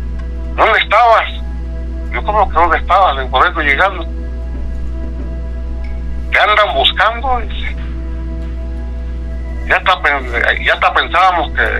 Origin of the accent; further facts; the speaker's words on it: Oaxaca, Mexico; now in Puebla, Mexico; Yo soy del estado de Oaxaca.